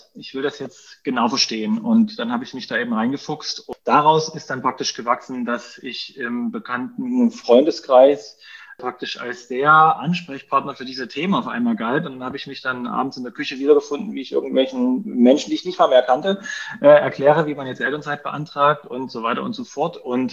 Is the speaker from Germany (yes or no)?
yes; Dresden, Saxony, Germany; ich komme praktisch aus Dresden. Ich wohne hier mit meiner Frau und unseren 4 Kindern.